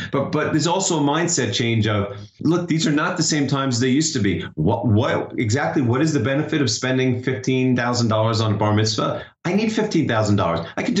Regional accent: Long Island, New York, United States; Whereas I grew up in Long Island where everyone had to do an expensive bar mitzvah, right?

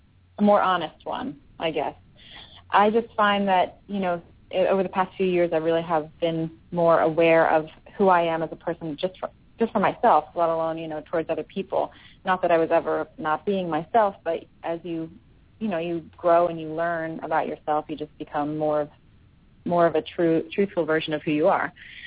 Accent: Philadelphia, Pennsylvania, United States; I'm not from the South. I've certainly spent a nice amount of time there, and I do like it there, but that's, you know, not why I'm from Philly.

